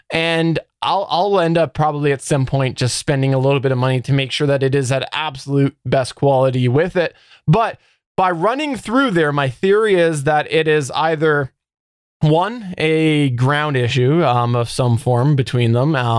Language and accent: English; Canada; because I speak weird as a Canadian, clearly